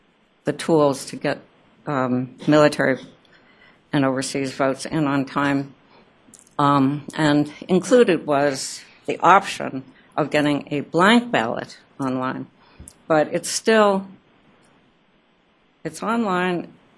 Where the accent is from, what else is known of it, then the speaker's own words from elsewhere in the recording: Boulder, Colorado, United States; from Boulder, Colorado.